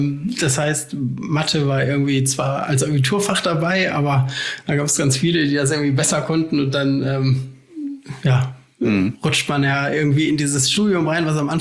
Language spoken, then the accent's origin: German; Essen, North Rhine-Westphalia, Germany; Ich komme ursprünglich aus Essen.